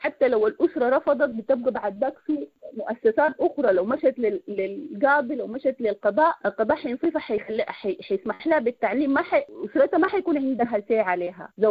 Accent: Sudan; now in Canada; كنت أنا طلعت من السودان قبل الثورة في سبتمبر 2018، طلعت من السودان وهاجرت، يعني الآن أنا موجودة في كندا، أخذت لجوء في كندا.

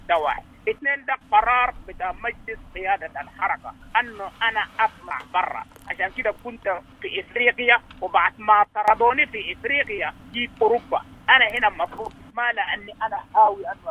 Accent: Darfur, Sudan; انت كما تعرفني انا اتربيت في دارفور

